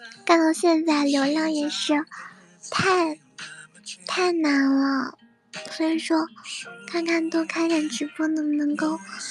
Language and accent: Chinese; Sichuan, China; 安逸在四川，我们四川这边是舒不舒服的意思。